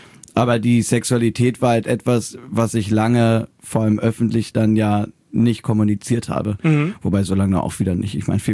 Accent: Hamburg, Germany; born there; dass ich halt einfach ein Dorfkind bin. Ich bin in Hamburg geboren, aber bin dann... Ab der fünften Klasse habe ich in einem ganz kleinen Dorf gewohnt

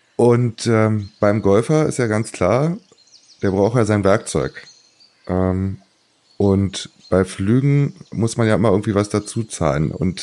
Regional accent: Berlin, Germany; weil ich komme ja nun mal aus dem Berliner Raum

